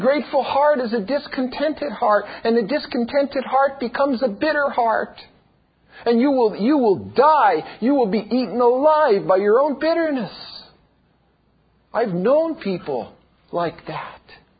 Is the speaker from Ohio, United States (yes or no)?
no; Pennsylvania, United States; now in San Diego, United States; I could never have imagined that I would be pastoring a church in San Diego, California, born and raised in Pennsylvania, a small town.